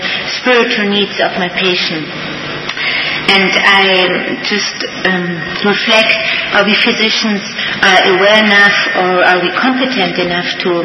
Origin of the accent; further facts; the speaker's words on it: Germany; now in Vienna, Austria; I'm originally from Germany, but I work as a doctor in the oncology in the medical university in Vienna, in a hospital